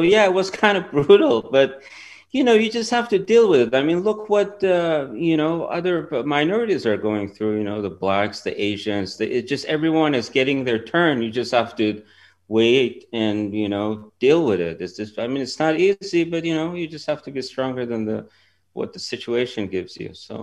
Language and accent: English; Iran; they started circulating that, yeah, I'm from Iran